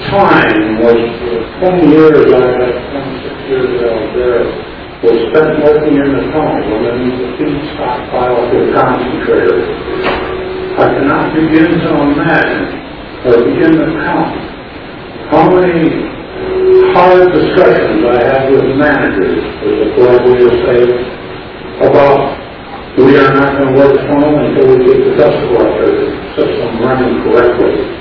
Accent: Minnesota, United States; I'm from Hidden, Minnesota.

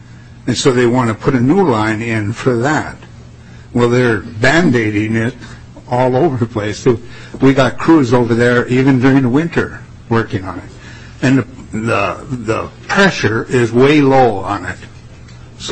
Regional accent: Minnesota, United States; I'm from Red Lake County.

